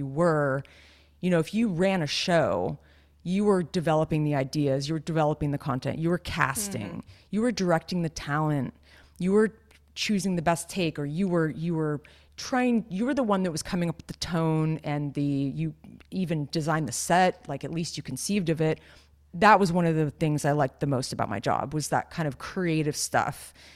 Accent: California, United States; I grew up near Santa Cruz. I was very exposed to surfing.

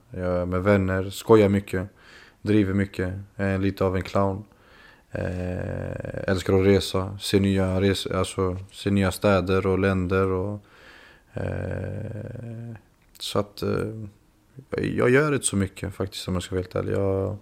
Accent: Kosovo; now in Sweden; Jag är kosovoalban. Jag är stolt över var jag kommer ifrån.

